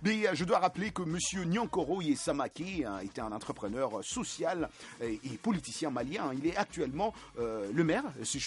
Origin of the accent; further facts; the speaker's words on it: Central African Republic; c'est majeur ici chez nous, en République centrafricaine